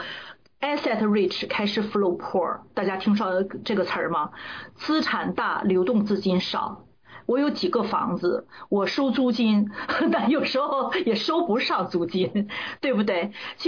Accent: China; 我们都中国人嘛

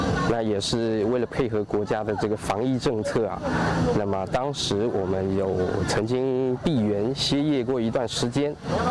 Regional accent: Taiwan; now in China; ，那我来祖国大陆已经有15年了，那基本上是常住在这个地方，那我本身现在也组成了一个两岸婚姻家庭，我的太太是苏州人，那么我女儿也是苏州人。

